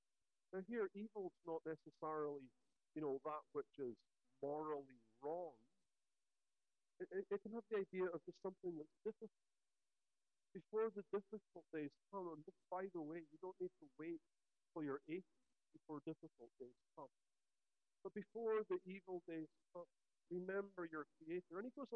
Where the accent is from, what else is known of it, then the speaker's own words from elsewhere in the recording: Scotland, United Kingdom; I come from Scotland, but in Scotland, it's a bit further north, so summer night is beautiful.